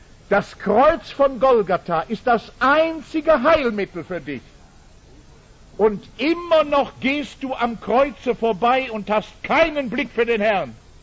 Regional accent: Rhineland, Germany

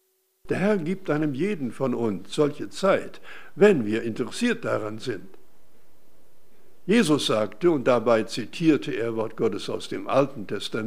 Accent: Western Canada, Canada; Da denke ich an ein Beispiel von der Landwirtschaft. Da bin ich aufgewachsen im Westen Kanadas.

